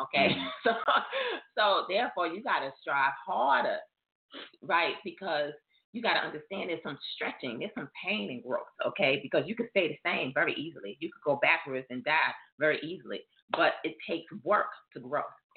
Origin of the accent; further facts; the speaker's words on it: Paterson, New Jersey, United States; So, for real, I got some Patterson. I grew up in Patterson, New Jersey. All right? So, I can go hood.